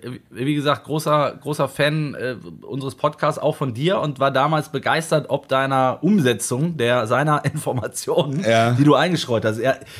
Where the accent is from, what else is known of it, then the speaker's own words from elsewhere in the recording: Switzerland; Grüezi aus der schönen Schweiz, aus meiner alten Heimat von mir.